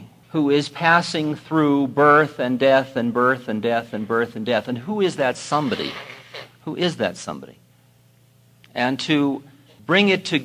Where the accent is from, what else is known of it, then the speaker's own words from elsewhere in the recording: Newton Centre, Massachusetts, United States; What about all the rest of the people I grew up with in Newton Center